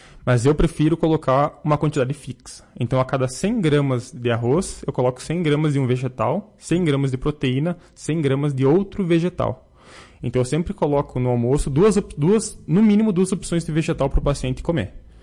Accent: Brazil; Nós que somos brasileiros, a alimentação faz parte dos nossos momentos comemorativos

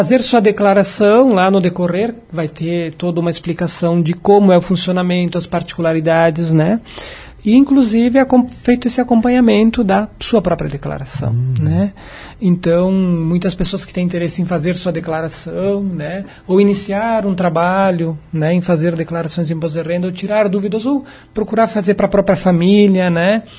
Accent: Brazil; Nós, como bons brasileiros e tal, né?

